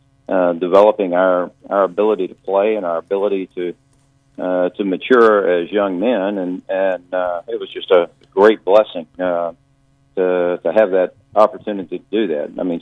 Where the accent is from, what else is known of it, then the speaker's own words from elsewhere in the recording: Austin, Texas, United States; because I grew up in Austin. We moved to Austin. Dad was transferred down here when I was 12 years old, and Ben was 10.